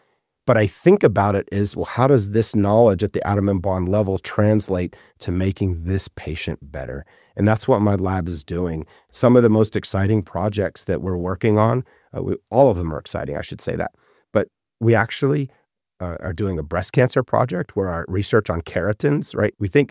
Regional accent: Oak Ridge, Tennessee, United States; wherever I went in my hometown of Oak Ridge, Tennessee, oh, your mom is just the best.

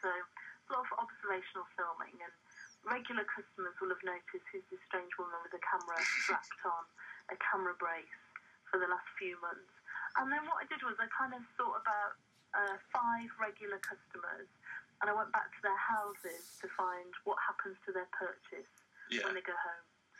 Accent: Eaglescliffe, North East England, United Kingdom; I grew up in Eagle Cliff.

